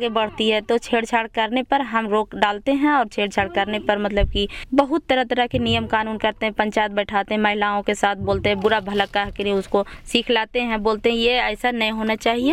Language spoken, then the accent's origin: Hindi; Simaria, Jharkhand, India; हम वार्ड सदस्य हैं, सिमरिया प्रखंड से आए हुए हैं, जिला चतरा के रहने वाले हैं।